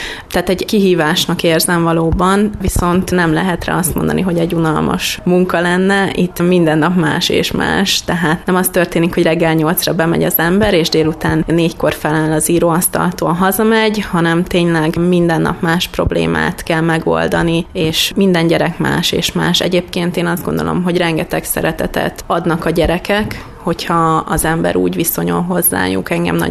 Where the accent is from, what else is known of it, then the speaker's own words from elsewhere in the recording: Kiskunhalas, Bács-Kiskun, Hungary; biológia természetismeret szakos tanárnő vagyok. Kiskunhalason születtem, tanulmányaimat is itt folytattam.